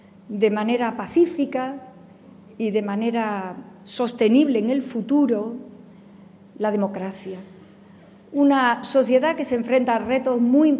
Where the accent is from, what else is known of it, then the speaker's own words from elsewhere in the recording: Córdoba, Andalusia, Spain; Yo, en el punto intermedio, que para eso soy cordobesa y me puedo ahorrar ese mal rato sevillano.